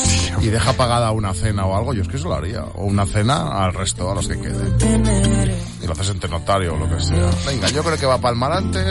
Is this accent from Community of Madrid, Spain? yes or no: no; Peñarroya, Andalusia, Spain; Te lo digo, pues yo soy de Peñarroya.